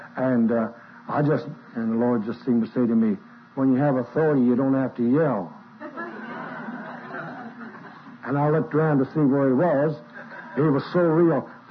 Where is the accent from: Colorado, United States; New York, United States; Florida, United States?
Colorado, United States; born there; I was born in Colorado and we didn't have it there as bad as you had it here